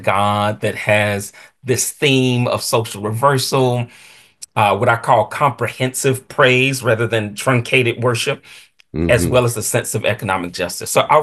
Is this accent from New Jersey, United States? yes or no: no; Atlanta, Georgia, United States; I grew up in Atlanta, Georgia, which is the home of many key organizations from the US civil rights movement in the mid 20th century